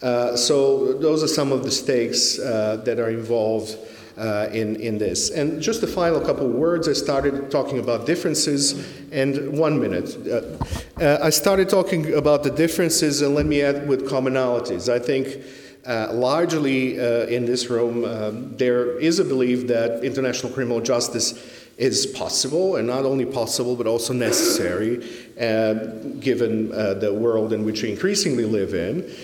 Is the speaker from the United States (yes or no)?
no; Serbia; I come from Serbia. I used to work on developing capacity for national prosecutions there.